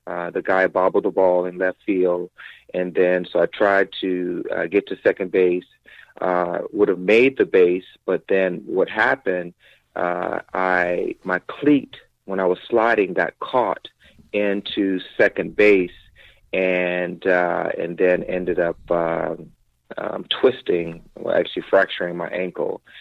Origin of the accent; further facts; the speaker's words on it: South Carolina, United States; growing up in South Carolina, the Braves was my team, TBS, because of, you know, that was always on television.